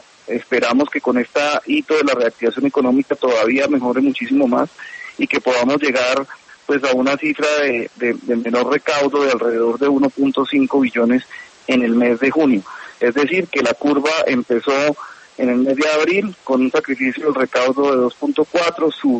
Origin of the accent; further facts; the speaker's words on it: Colombia; Yo creo que los beneficiados somos todos los colombianos